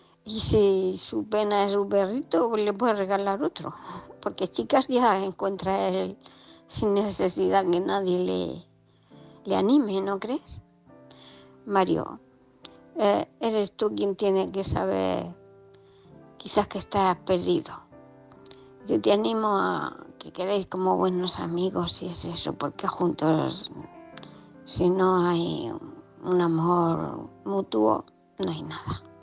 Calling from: Murcia, Region of Murcia, Spain; de Murcia.

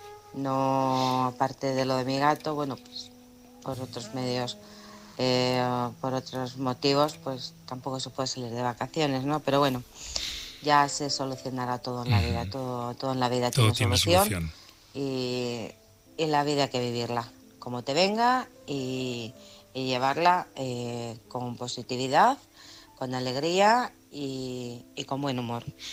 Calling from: Alcorcón, Community of Madrid, Spain; de Alcorcón.

